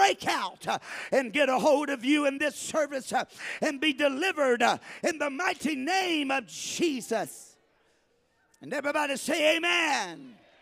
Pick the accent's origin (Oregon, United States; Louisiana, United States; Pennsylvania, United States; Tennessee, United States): Louisiana, United States; Now, I was raised in South Louisiana. They call me a Cajun.